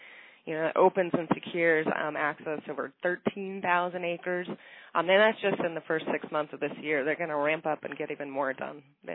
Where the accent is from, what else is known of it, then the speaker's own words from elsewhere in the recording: Montana, United States; Oh man, I grew up in Montana, so you know my heart is here, and all of my old stomping grounds are here.